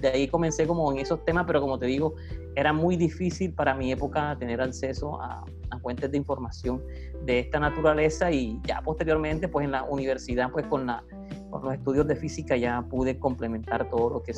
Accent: El Carmen de Bolívar, Bolívar, Colombia; sobre todo en la región donde yo me crié. Yo soy del Carmen de Bolívar.

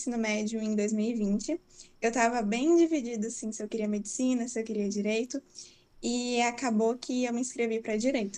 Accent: Guajará-Mirim, Rondônia, Brazil; Então, eu sou daqui de Guajará Mirim, no interior de Rondônia, bem na fronteira com a Bolívia.

